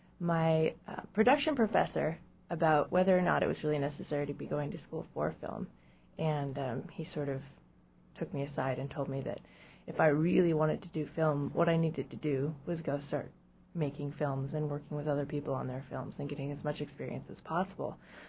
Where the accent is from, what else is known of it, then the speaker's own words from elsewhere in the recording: Juneau, Alaska, United States; I was born and raised in Juneau, and I don't really want to move to L.A., so Juneau is such a great community.